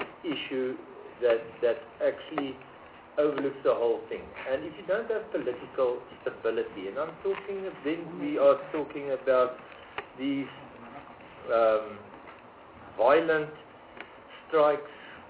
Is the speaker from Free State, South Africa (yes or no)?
no; Northern Cape, South Africa; I'm coming from the Northern Cape. Now, I've been in Parliament for almost 10 years here.